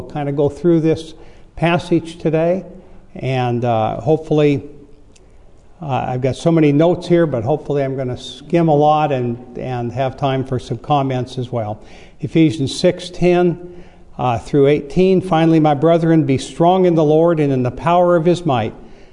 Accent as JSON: {"language": "English", "town": "Augusta", "region": "Georgia", "country": "United States", "said": "I'm from Augusta, Georgia"}